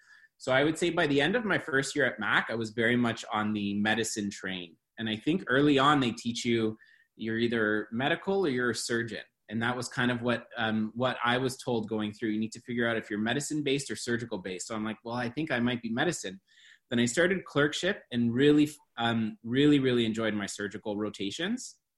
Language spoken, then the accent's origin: English; Hamilton, Ontario, Canada; I grew up here in Hamilton in Stony Creek.